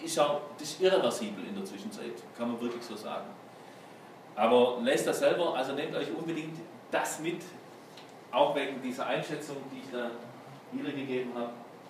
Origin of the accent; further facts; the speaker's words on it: Mähringen, Baden-Württemberg, Germany; Gebürtig bin ich ganz aus der Nähe von hier, in Mähringen bin ich aufgewachsen, also zwischen Reutlingen und Tübingen.